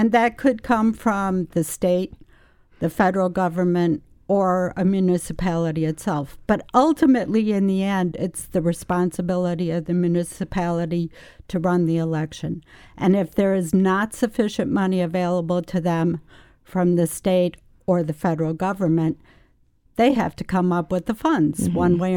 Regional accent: Milwaukee, Wisconsin, United States; I grew up in Milwaukee

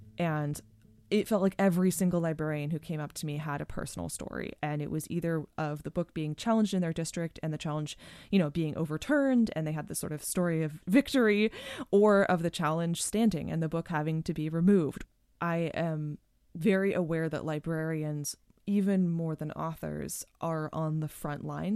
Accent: California, United States; And I'm really fortunate that I grew up in the Bay Area, where there were a lot of queer books in the teen section

